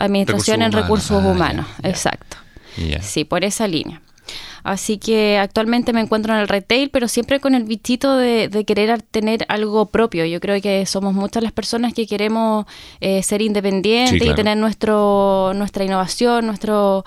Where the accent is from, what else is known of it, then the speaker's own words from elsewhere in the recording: Concepción, Biobío, Chile; Yo soy de Concepción